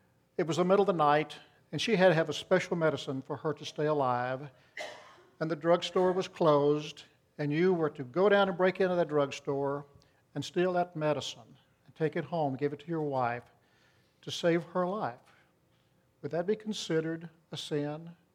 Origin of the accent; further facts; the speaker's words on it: Welder, Texas, United States; several of us young boys had left my hometown of Welder and we'd gone over to Moulton, Texas.